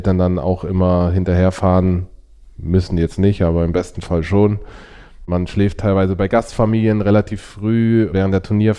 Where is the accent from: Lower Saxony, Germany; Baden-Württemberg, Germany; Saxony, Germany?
Baden-Württemberg, Germany; Karlsruhe; Ja, ich bin geboren in Karlsruhe 1987, Januar 1987. Geboren und aufgewachsen in einer klassischen Patchwork-Familie, wie man sie heute nennt.